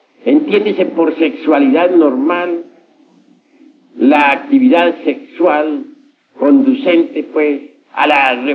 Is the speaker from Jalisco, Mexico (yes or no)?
no; Cotija, Michoacán, Mexico; also born or lived in Mexico City; Yo soy de Cotija, Michoacán. He vivido más que todo, más que en ningún otro lugar en el Distrito Federal.